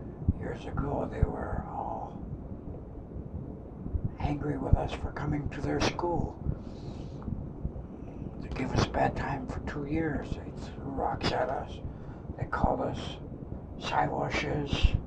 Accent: Sitka, Alaska, United States; We are all full-blooded Tlingits. We are all born and raised in the Sitka area. I was born in our camp known as Ashko Bay.

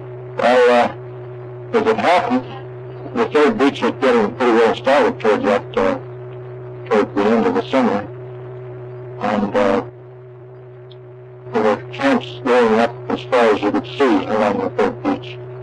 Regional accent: Seattle, Washington, United States; moved away as an adult; also born or lived in Michigan / Nebraska; now in Alaska; I was born in Michigan, 8th July, 1383. And we moved, our family moved to Nebraska about 3 or 4 years later after I was born. And my father farmed there for about 6 or 7 years. And then we moved to Seattle, where I got my formal school.

